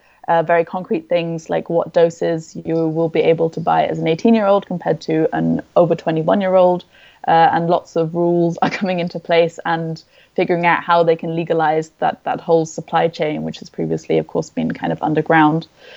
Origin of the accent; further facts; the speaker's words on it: United Kingdom; now in Germany; So for me, as a British citizen, I can't become German unless I give up my British passport